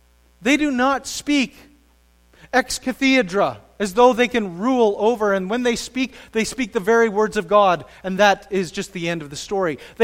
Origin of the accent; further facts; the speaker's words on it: Canada; accent: Canadian; also born or lived in Kentucky; As a Canadian, I was totally in a different category just by being Canadian. And I had a funny accent, and I said a boot all the time, apparently, and sorry.